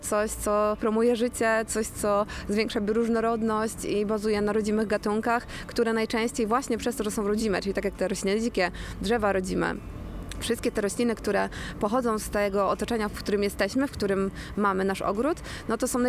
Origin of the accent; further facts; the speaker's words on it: Poznań, Greater Poland Voivodeship, Poland; Na przykład w Poznaniu właśnie na wielu tych osiedlach na Piątkowie, skąd jestem tak oryginalnie, tam najczęściej przebywam